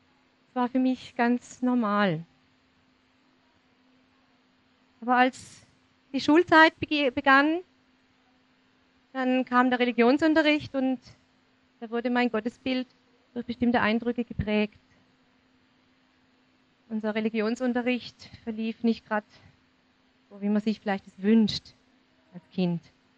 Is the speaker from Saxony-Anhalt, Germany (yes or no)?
no; Todtnau, Baden-Württemberg, Germany; Ich bin in Todtnau aufgewachsen. Meine Eltern sind auch von dort. Also ich bin so richtig echt Schwarzwald-Meidli.